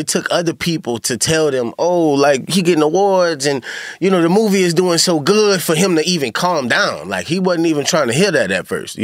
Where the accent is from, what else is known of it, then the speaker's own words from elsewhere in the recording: New Orleans, Louisiana, United States; especially when you grow up in the South. Like me, I'm originally from New Orleans, right?